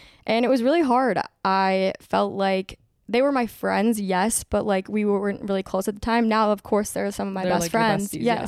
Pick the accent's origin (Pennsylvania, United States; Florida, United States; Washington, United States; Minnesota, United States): Minnesota, United States; So I felt far away from, obviously, family. I'm from Minnesota.